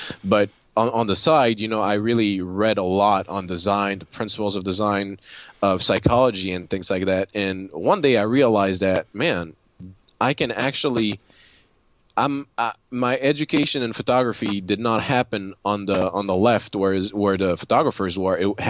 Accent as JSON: {"language": "English", "country": "Haiti", "said": "I'm actually Haitian. I was born in Haiti. My dad is French, but his line comes from Vietnam. So I'm French, Haitian, Vietnamese"}